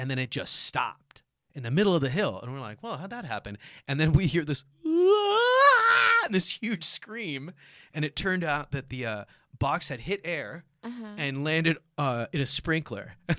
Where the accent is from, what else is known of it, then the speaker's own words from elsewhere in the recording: Egypt; And I'm like, "I'm not special needs. I'm just from Egypt. Like, what are you?" And then they separated from me the regular kids, and then they put me in this like special needs physical education class.